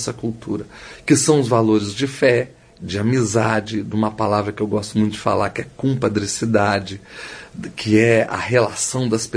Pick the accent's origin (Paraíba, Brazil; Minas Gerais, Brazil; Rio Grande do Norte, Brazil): Minas Gerais, Brazil; São João del Rei; trabalhando agora um ensino de viola caipira nas escolas rurais da minha cidade natal, que é São João del Rei.